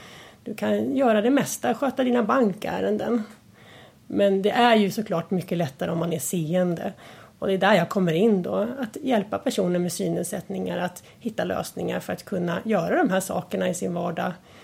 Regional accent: Stockholm, Stockholm County, Sweden; accent: Stockholm dialect mixed with Hälsingland dialect; now in Hälsingland, Sweden; i grund och botten så är jag från Stockholm och det brukar höras med min dialekt. Även om den är lite blandad med lite hälsingemål. Och, för det är där jag bor i dagsläget då, i Hälsingland.

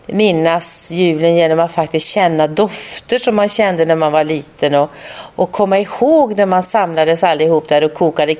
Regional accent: Västra Götaland County, Sweden; now in Värmland, Sweden; Grynkorv är ju den korven som fanns på julbordet i Skaraborg, där jag kommer ifrån.

